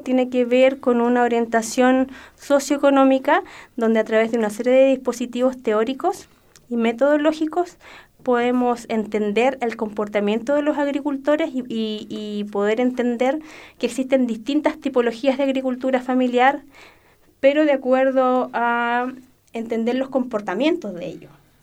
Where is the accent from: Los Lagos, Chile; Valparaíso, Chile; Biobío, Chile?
Los Lagos, Chile; Osorno; Yo soy oriunda de Osorno de toda la vida y vengo de una familia de generaciones para atrás de productores y agricultores, específicamente productores de leche, pequeños productores de leche.